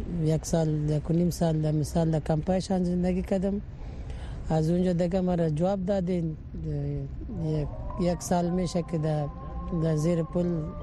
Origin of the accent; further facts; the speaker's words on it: Afghanistan; now in Paris, France; از افغانستان اینجا آمدم